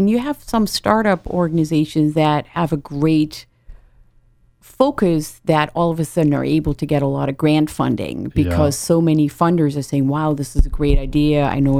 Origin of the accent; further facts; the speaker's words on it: Netherlands; moved away as an adult; now in United States; So I moved to the Cape 22 years ago, and I'm actually from the Netherlands originally.